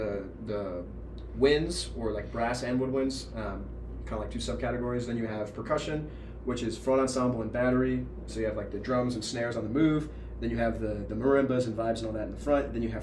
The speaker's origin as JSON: {"language": "English", "town": "St. Charles", "region": "Missouri", "country": "United States", "said": "especially because I'm from the St. Charles area, which is where Lindenwood's at."}